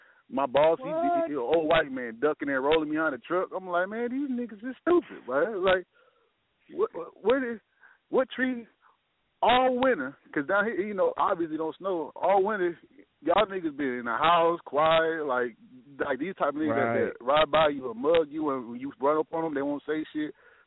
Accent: Minnesota, United States; You know, I'm from, born and raised in Minnesota, Northside, 1411 Penn, 1211 Penn, North Common Park.

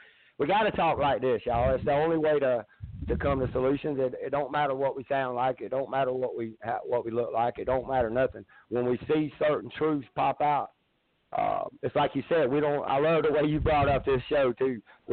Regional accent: Florida, United States; So I'm from North Florida, which y'all probably don't think it's much better, but it is that poor part of the South. Yeah, and I was raised dirt poor South.

